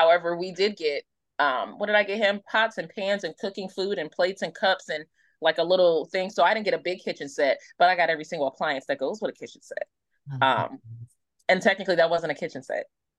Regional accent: Philadelphia, Pennsylvania, United States; I am from Philly, so I'm a very North Philly person.

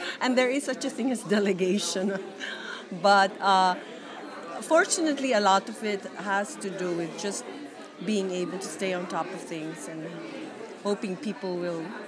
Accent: Philippines; The Philippines.

